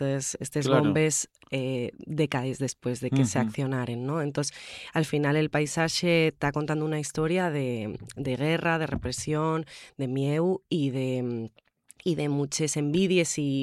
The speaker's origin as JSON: {"language": "Spanish", "town": "Rodiezmo", "region": "Castile and León", "country": "Spain", "tie": "born or raised there", "said": "de mi zona, de Rodiezmo, que mi pueblo está en una zona fronteriza entre Asturias y León"}